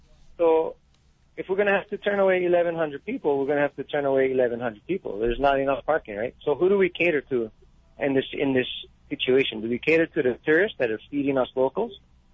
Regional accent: Kapaa, Hawaii, United States; I'm from Wailua, Kapa'a.

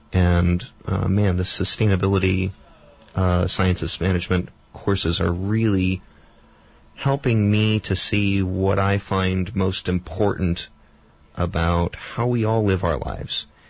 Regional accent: Alaska, United States; I'm from Alaska, and that 10-year break, I did a lot of traveling.

